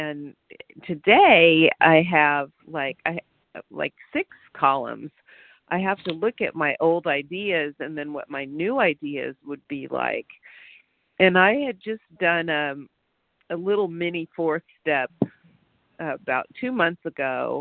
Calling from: California, United States; I'm calling from Southern California.

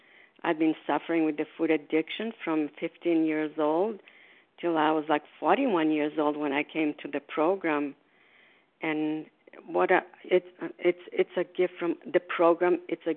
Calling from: Florida, United States; I'm calling from Port Tyler, Florida, where snowbirds.

